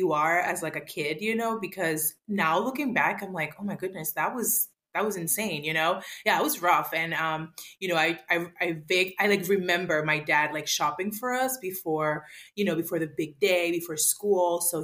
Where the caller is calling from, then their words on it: Boston, Massachusetts, United States; I am live from Boston, Massachusetts.